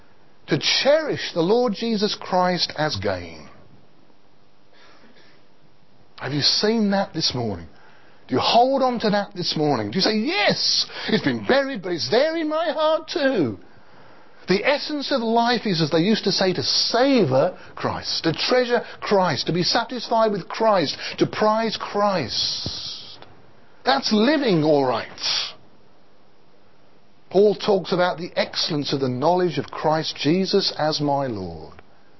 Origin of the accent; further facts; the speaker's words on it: Birmingham, West Midlands, United Kingdom; very easy for some of us to want to boast about being a Brummie